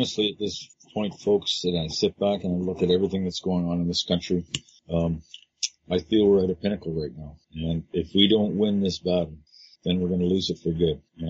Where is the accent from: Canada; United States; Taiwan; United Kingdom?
Canada; I've been here for 65 years, and I know what kind of life I've had in this country, and I'm so happy that I grew up in Canada.